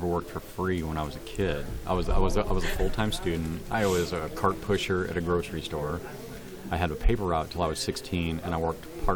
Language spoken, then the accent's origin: English; Arizona, United States; I'm from Arizona. 35 years in Arizona.